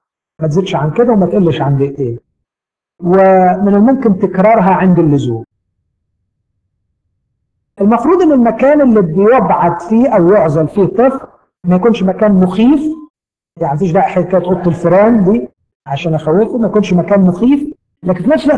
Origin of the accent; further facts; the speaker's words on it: Egypt; الاسلوب ده من اهم الاساليب اللي احنا كمصريين الحقيقه ما تعلمناهوش.